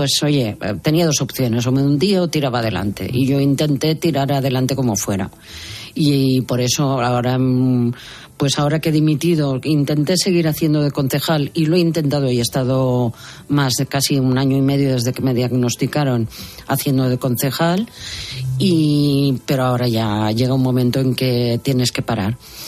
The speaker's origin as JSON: {"language": "Spanish", "region": "Valencian Community", "country": "Spain", "lives_now": "Barcelona, Spain", "said": "yo soy valenciana, aunque vivo en Barcelona y mi ciudad es Barcelona"}